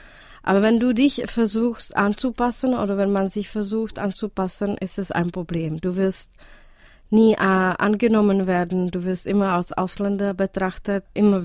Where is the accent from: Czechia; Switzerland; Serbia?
Czechia; German is a second language; weil erstmal war ich als Tschechin nicht begriffen in Tschechien, warum ich auf Deutsch schreibe.